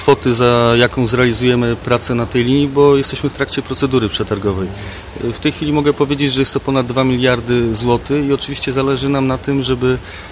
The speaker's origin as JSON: {"language": "Polish", "town": "Poznań", "region": "Greater Poland Voivodeship", "country": "Poland", "said": "Tak, jestem kolejarzem z Poznania"}